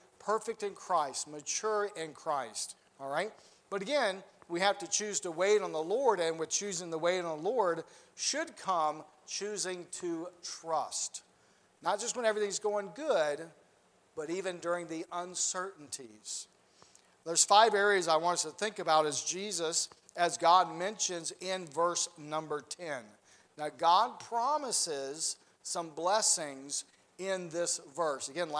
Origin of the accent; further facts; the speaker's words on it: Mississippi, United States; that's what I grew up with down in Mississippi. When it thundered, you knew it thundered, because your body would even rattle a little bit.